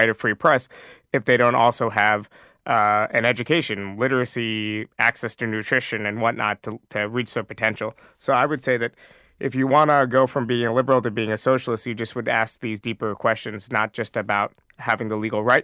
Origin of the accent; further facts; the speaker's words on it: New York, United States; It was simply because I grew up in New York State, and most of the competitive elections in my area